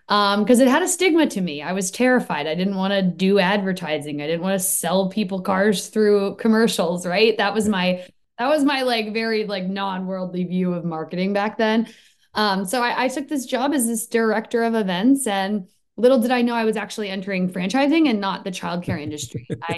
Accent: Maryland, United States; I was an autism teacher in Baltimore. I'm from Maryland.

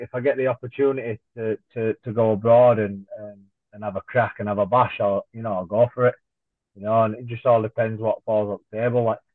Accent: Leeds, Yorkshire and the Humber, United Kingdom; Yeah, so like I'm from Leeds, so I did like to compete on that show because it's quite local

